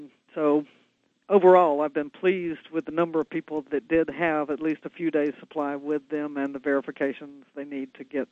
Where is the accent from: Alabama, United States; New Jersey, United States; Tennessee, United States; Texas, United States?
Alabama, United States; Mobile; Well, I'm from Mobile, Alabama, so I'm one of those people who usually rides out a hurricane.